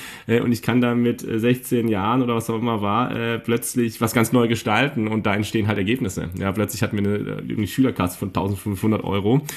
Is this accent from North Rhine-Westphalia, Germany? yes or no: no; Freiburg, Baden-Württemberg, Germany; Meine Heimat, also ursprünglich komme ich ja her aus Freiburg, also aus dem Südwesten